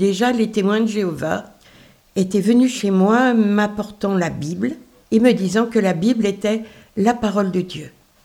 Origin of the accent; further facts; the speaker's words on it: Paris, Île-de-France, France; born there; j'habite la France. Je suis née à Paris